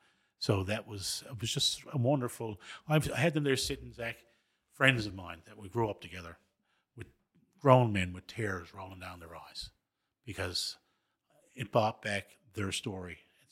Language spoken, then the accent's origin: English; Newfoundland and Labrador, Canada; And when you say the word fish in Newfoundland, it means cod. Salmon is not fish in Newfoundland.